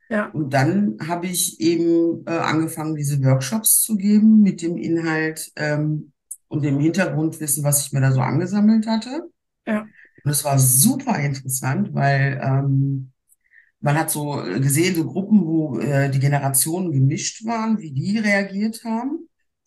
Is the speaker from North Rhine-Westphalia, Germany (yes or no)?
yes; Duisburg, North Rhine-Westphalia, Germany; now in Dortmund, Germany; Ich bin in Duisburg geboren, genau.